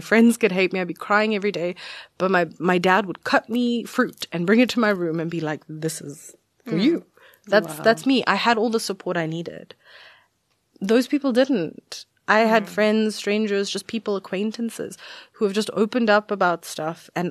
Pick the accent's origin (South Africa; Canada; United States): South Africa; also born or lived in India; because we moved to South Africa from India. So we were just the three of us. I'm an only child. It's just me, mom and dad. And we moved to a different country when I was very young